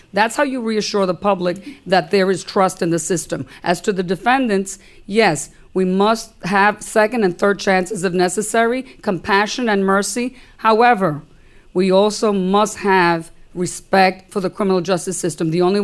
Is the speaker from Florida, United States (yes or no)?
no; Brooklyn, New York, United States; I grew up in Bed-Stuy, where there was a lot of crime.